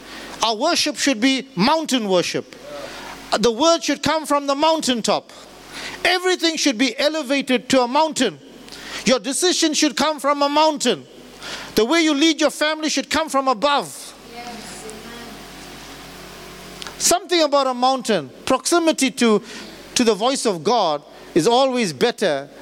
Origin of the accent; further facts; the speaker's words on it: Chatsworth, KwaZulu-Natal, South Africa; We're born like this. We are from Chatsworth. We'll stay like this.